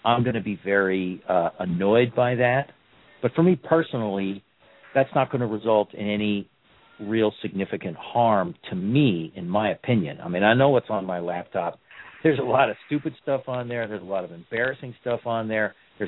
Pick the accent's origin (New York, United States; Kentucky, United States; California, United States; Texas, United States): California, United States; I'm from California, so we don't know miles in geography very well.